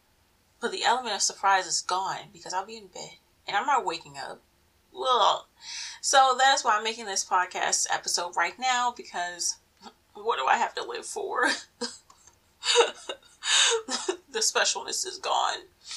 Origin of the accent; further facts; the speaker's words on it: Maryland, United States; And I'm from Maryland and we love crabs. Maryland, USA, by the way.